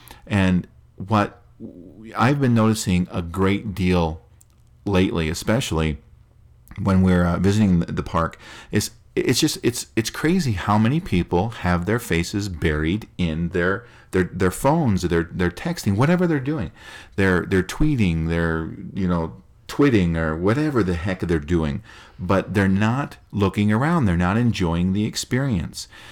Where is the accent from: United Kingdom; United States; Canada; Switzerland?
United Kingdom; Scotland; but we're not Italian. I'm Scottish.